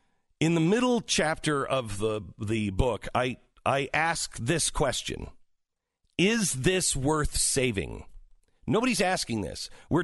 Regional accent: Seattle, Washington, United States; I grew up in the Seattle area.

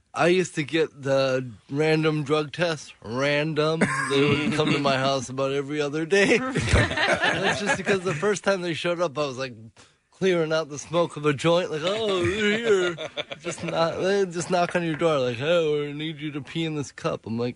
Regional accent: Minnesota, United States; also born or lived in Denver, United States; up in Minnesota. I went from Minnesota to Denver.

